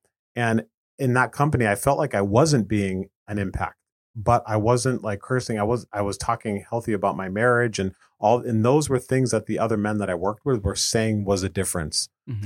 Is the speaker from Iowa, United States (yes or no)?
no; Springfield, Massachusetts, United States; I grew up right outside of Springfield, so it was 10 minutes from my house.